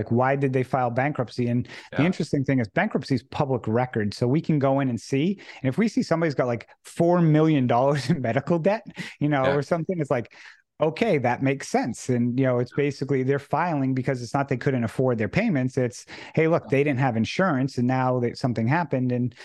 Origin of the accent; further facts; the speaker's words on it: Massachusetts, United States; I'm from Massachusetts